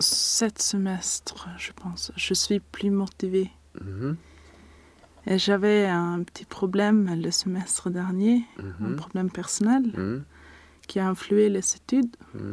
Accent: Norrtälje, Stockholm County, Sweden; now in Stockholm, Sweden; Et j'habite à Hägersten, dans le sud de Stockholm, mais je suis d'origine de Norrtälje, au nord de Stockholm.

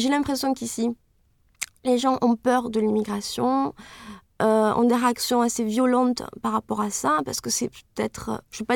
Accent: France; now in Sweden; C'est-à-dire que moi, quand je viens en Suède. Les gens s'intéressent à moi, et d'où tu viens, qu'est-ce que tu fais, c'est rigolo d'avoir une Française ici, qu'est-ce que tu penses des Suédois, etc., etc.

